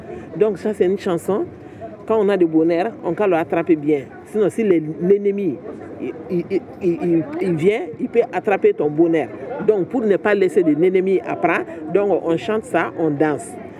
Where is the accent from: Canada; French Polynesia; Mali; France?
Mali; Ça veut dire en bambara chez nous, parce que je suis du Mali